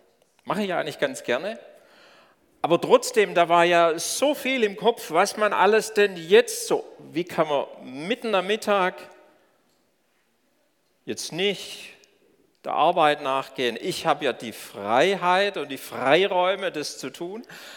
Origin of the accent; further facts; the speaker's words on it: Baden-Württemberg, Germany; Wir sind ja im Stuttgarter Raum groß geworden, auf die Schwäbische Alb.